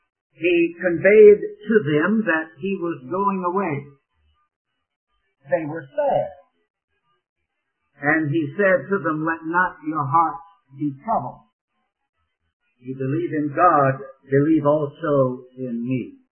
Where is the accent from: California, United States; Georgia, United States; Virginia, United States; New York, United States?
Virginia, United States; Richmond; born there; I was born in Richmond, Virginia, many years ago now